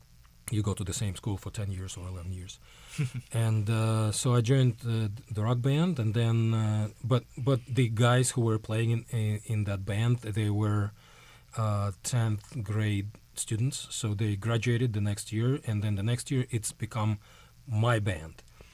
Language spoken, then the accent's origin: English; Moscow, Russia; I'm Russian, just to let people know, right? I'm Russian. I was born in Moscow in Russia and grew up there.